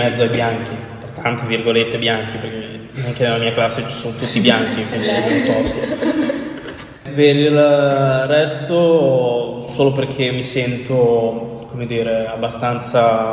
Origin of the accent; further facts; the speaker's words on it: Lugo, Emilia-Romagna, Italy; born there; now in Renazzo, Italy; Sono nato a Lugo, in provincia di Ravenna, il 15 dicembre del 2003. Adesso abito a Renazzo, cioè un pochino fuori Renazzo, e frequento la scuola Futura